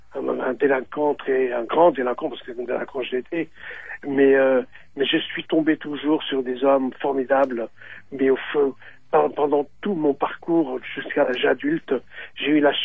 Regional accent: Algiers Province, Algeria; born there; moi je suis né donc en Algérie, à côté d'Alger, enfin à Bellecour, c'est une sorte de bidonville, enfin une zone quoi.

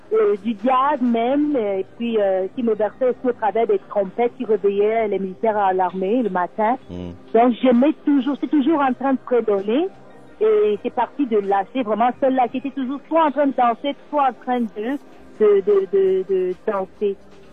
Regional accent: Cameroon; Et moi, je viens de la partie francophone. Je suis originaire de l'Est Cameroun de par mon père. Et j'appartiens notamment à toutes les autres provinces, le littoral, l'Ouest de par mes parents et mes grands-parents.

